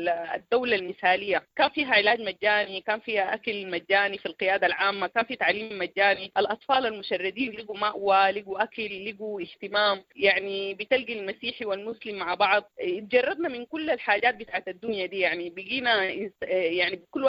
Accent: Sudan; إحنا عندنا في السودان من جدودنا الزمان عندنا العمل الطوعي ده زي ما بقوله متأصل فينا بالفطرة

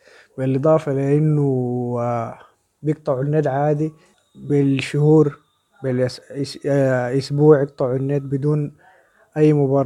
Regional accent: Sudan; إحنا كشعب سوداني

